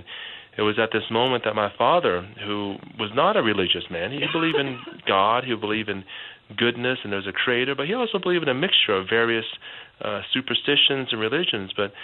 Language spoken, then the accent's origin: English; Arkansas, United States; also born or lived in Vietnam; I tell them that I'm ethnic Chinese. I was born in Vietnam, but I grew up in a foreign country called Arkansas.